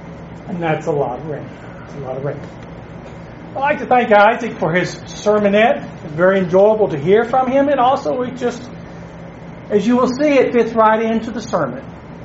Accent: Indiana, United States; moved away; also born or lived in Louisville, Kentucky; We are from East Texas, originally from Indiana. Been Louisville, Kentucky was a home church area until we moved to East Texas.

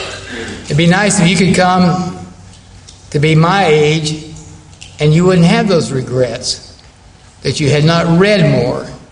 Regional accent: United States; I'm certainly probably way above average as an American as far as having literacy

